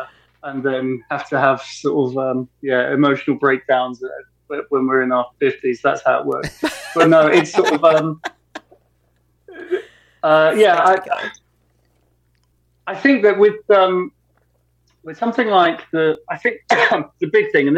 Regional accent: United Kingdom; Well, I'm British

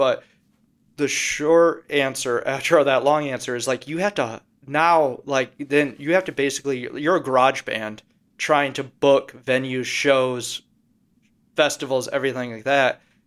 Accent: Michigan, United States; now in Chicago, United States; We will be playing in my home state of Michigan and then in Georgia.

